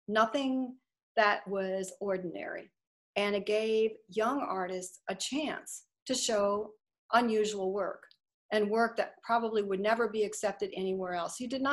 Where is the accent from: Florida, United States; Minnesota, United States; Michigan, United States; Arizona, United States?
Minnesota, United States; I'm originally from Minnesota.